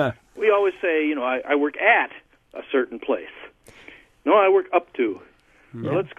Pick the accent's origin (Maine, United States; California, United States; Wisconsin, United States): Wisconsin, United States; Milwaukee; also born or lived in Madison; I'm from Milwaukee originally, and then I went to Madison to school and so forth, and I lived in the southern part of the state.